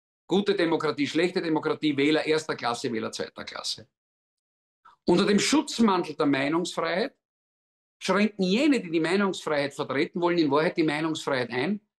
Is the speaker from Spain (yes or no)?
no; Austria; Wenn ich in meine Geburtsurkunde schaue als Österreicher und du in deine Geburtsurkunde als Deutscher schaust